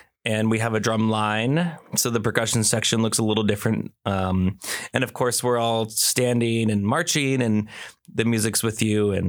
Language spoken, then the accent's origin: English; Juneau, Alaska, United States; now in Fairbanks, United States; Well, I'm actually from Juneau.